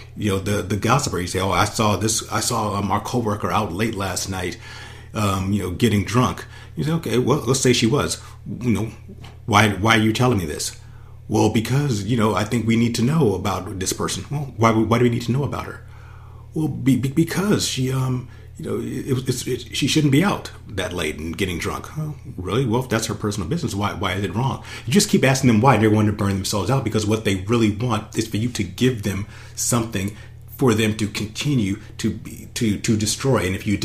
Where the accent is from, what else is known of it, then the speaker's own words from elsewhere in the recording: Los Angeles, California, United States; Now, I grew up in Los Angeles. My parents were big Laker fans